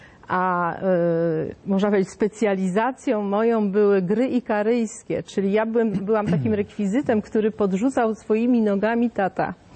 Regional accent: Toruń, Kuyavian-Pomeranian Voivodeship, Poland; zostawiam cię u babci w Toruniu, bo ja się urodziłam w Toruniu

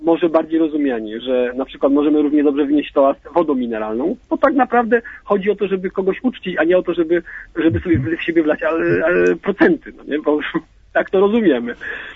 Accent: Rzeszów, Subcarpathian Voivodeship, Poland; Kłania się … z Mielca, a właściwie z Rzeszowa.

